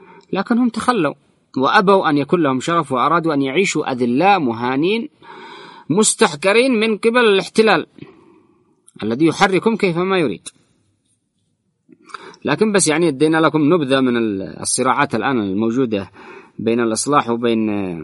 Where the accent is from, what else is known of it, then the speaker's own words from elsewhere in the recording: Yemen; وما حدث في سوريا وفي العراق وفي ليبيا ومؤخرا عندنا في اليمن